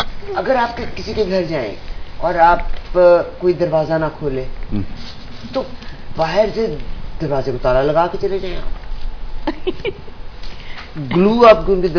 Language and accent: Urdu; Pakistan; born or raised there